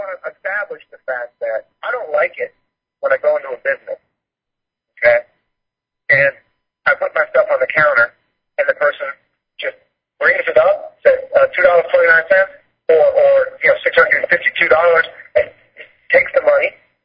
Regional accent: United States; now in China; I'm in China. I'm an American. You're in America. I've been overseas, etc.

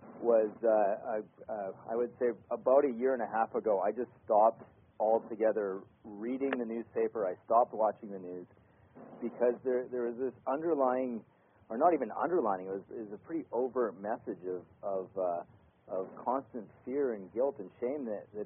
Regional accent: British Columbia, Canada; I am from British Columbia, Canada as well.

